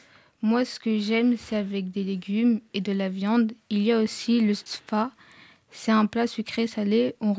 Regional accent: France; c'est mon pays d'origine. J'ai grandi en France, mais mes parents, ils ont vécu là-bas.

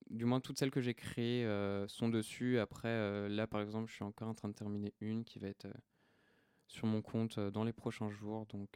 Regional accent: United Kingdom; accent: English; French is a second language; Oui, excusez mon accent anglais.

